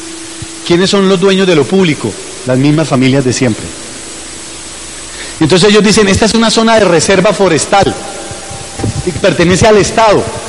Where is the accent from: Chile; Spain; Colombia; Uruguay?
Colombia; En mi país, en Colombia